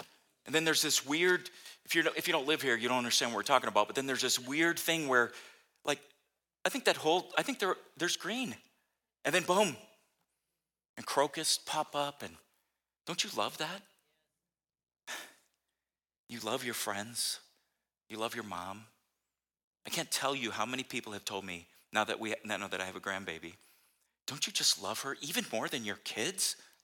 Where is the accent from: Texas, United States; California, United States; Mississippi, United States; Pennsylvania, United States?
California, United States; San Diego; When I grew up in San Diego, I'd hear a lot of phrases and some of them catch my ear.